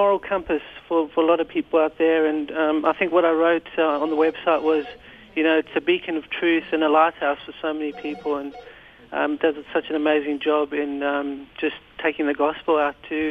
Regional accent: South Africa; moved away; So, originally from South Africa, but been here for about 13 years, mm-hmm. and I've got four beautiful kids and a beautiful wife, and we live in Forestville.

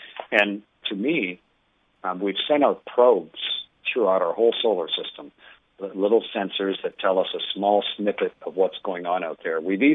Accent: Canada; as a Canadian.

